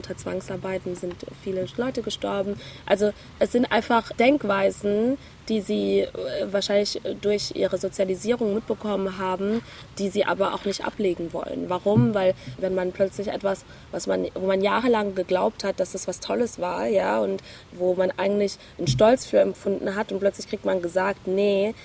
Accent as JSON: {"language": "German", "country": "Germany", "tie": "born or raised there", "said": "Ich bin ja auch in Deutschland aufgewachsen"}